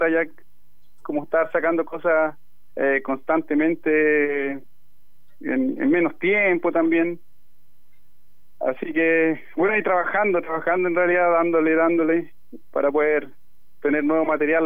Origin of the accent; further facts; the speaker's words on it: Melipilla, Santiago Metropolitan Region, Chile; Nosotros somos todos de Melipilla, la banda, así que también nos nos acomodaba mucho esa locación.